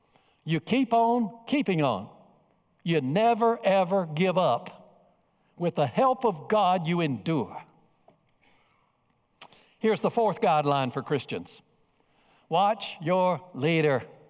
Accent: Bishopville, South Carolina, United States; I attended a funeral in Greenville of a man from my hometown, Bishopville.

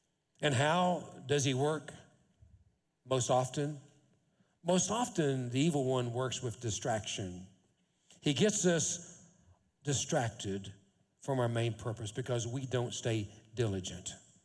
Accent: United States; And you're trying to be disturbed politely as an American

